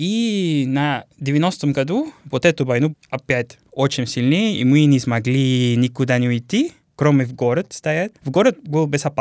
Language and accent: Russian; Cali, Valle del Cauca, Colombia; Russian is a second language; Так, я родилась в Кали. Это город на юге Запад, рядом с Тихий океан, в 89-м году.